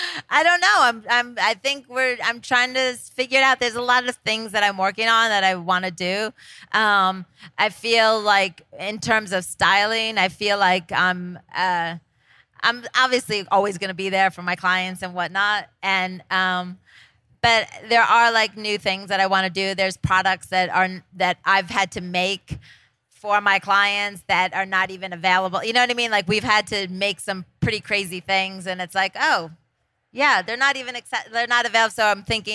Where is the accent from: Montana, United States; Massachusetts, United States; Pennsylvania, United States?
Pennsylvania, United States; Scranton; I mean, I'm from Scranton, Pennsylvania. I'm not supposed to be here.